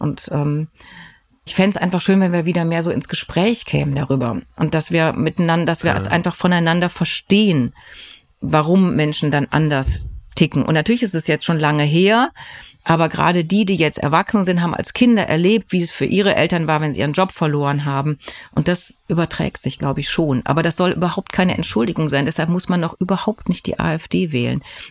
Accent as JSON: {"language": "German", "region": "East Germany", "country": "Germany", "tie": "born or raised there", "said": "Man ist dort aufgewachsen in der DDR."}